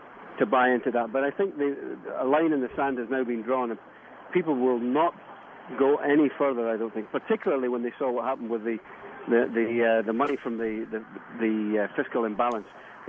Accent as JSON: {"language": "English", "region": "Scotland", "country": "United Kingdom", "lives_now": "Canada", "said": "I'm a Scotsman, and the English was hard enough."}